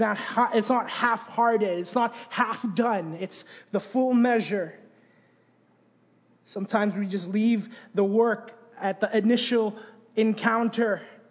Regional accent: Philippines; we went back to my home country, the Philippines.

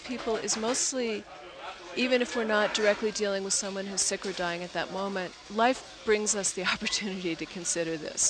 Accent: California, United States; now in Santa Fe, United States; Well, I come from Northern California, where I've been for the last 20 years

